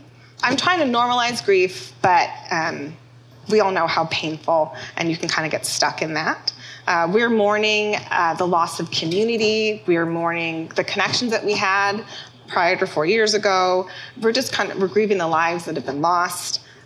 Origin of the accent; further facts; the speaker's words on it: Evanston, Illinois, United States; So I'm from the Chicagoland area, Evanston. Grew up there, born and raised.